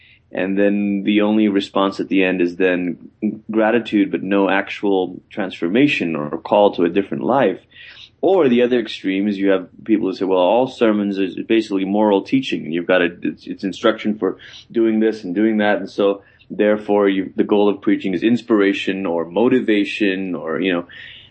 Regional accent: Malaysia; I grew up in Malaysia. My mom was from Singapore. My dad was from Malaysia.

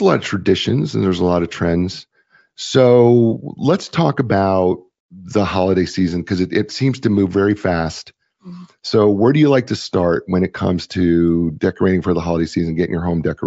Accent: Nebraska, United States; I remember growing up in Nebraska

